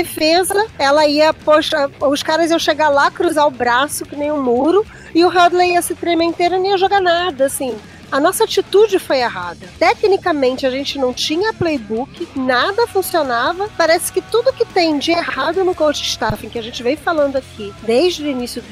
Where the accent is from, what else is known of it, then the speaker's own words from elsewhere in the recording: Brazil; que sou torcedora, que sou brasileira